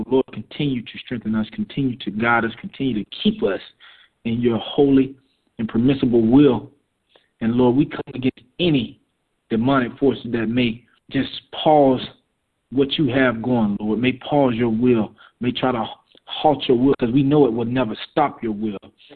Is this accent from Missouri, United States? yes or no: no; Fort Lauderdale, Florida, United States; I'm born and raised in Fort Lauderdale Beach, Florida, by way of Pompano Beach, which is, you know, in the same county, actually.